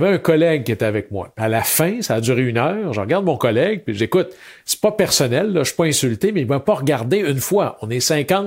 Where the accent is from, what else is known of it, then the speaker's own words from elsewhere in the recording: Chicoutimi, Quebec, Canada; j'ai donné mon nom, puis que je venais de Chicoutimi.